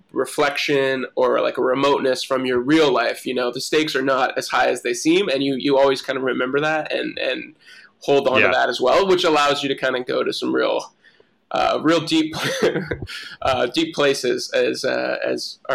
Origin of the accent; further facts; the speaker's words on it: Canada; now in Jacksonville, United States; as a Canadian living in Northeast Florida right now, living in Jacksonville